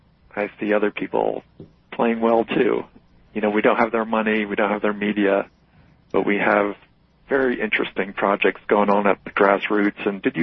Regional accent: Philadelphia, Pennsylvania, United States; born there; I was just telling your screener that I was born in Philadelphia.

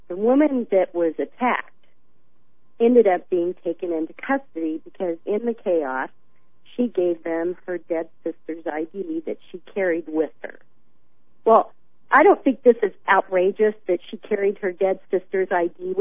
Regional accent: Missouri, United States; I remember when I grew up in Missouri, you know, long distance was across the county to my friend's house

